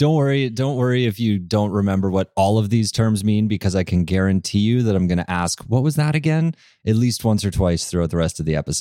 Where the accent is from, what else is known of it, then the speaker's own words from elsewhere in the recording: Alberta, Canada; So again, we grew up in Alberta.